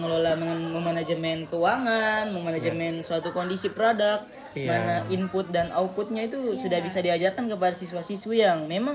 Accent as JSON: {"language": "Indonesian", "region": "Southeast Sulawesi", "country": "Indonesia", "said": "Kita ini kan putra daerah Sulawesi Tenggara"}